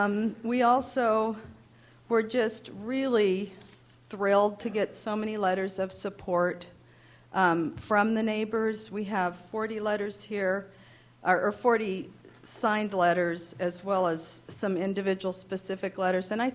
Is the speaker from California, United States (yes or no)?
yes; Atascadero, California, United States; I was born and raised here in Atascadero.